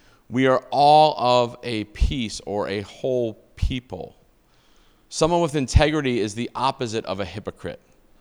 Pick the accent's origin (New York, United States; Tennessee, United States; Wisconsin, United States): New York, United States; Brooklyn; also born or lived in Portland, Maine / New Hampshire / Boston; And so I grew up in Brooklyn, New York, and then we moved to Portland, Maine, and Nashville, New Hampshire, and then Boston, Massachusetts.